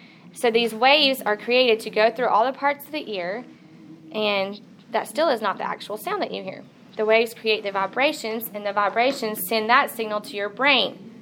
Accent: Coleman, Alabama, United States; I'm from Coleman, Alabama, Pastor Will Banks' church

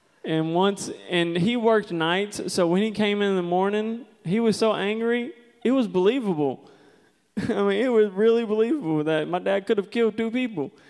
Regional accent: Louisiana, United States; moved away as an adult; I was born and raised in Louisiana. I moved here when I was 18

